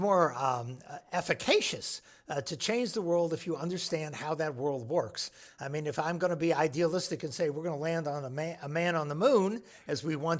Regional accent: Tucson, Arizona, United States; also born or lived in St. Louis, United States; I grew up in Tucson, Arizona. Born in St. Louis, grew up in Tucson.

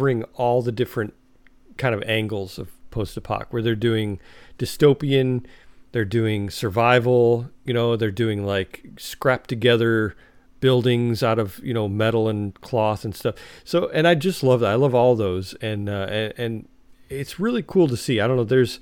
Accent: United States; And I'm the American.

